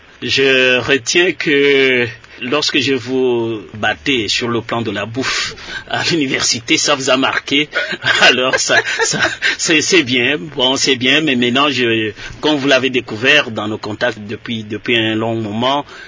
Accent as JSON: {"language": "French", "town": "Tshilenge", "region": "Kasaï-Oriental", "country": "DR Congo", "said": "Et moi, je suis un peu villageois, je venais de Tshilenge. Quand c'est oriental, c'est à 30 km de Mbujimayi, donc je ne suis pas un citadin."}